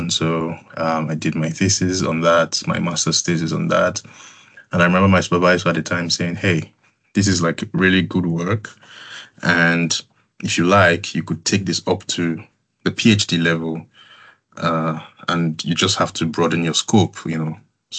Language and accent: English; Lagos, Nigeria; also born or lived in Eastern Nigeria; even though I was born in Lagos, at the start of my secondary school age, my father wanted me to go back to the East